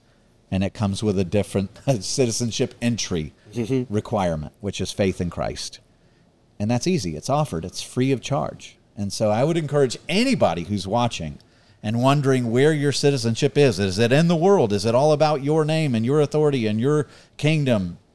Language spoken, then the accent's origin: English; United States; I'm an American, proud American, love our history, love our Constitution.